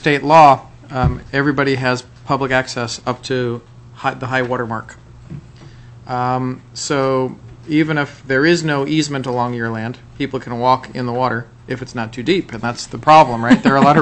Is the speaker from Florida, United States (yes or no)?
no; New York, United States; You know, where I grew up in New York, there's a great brown trout stream.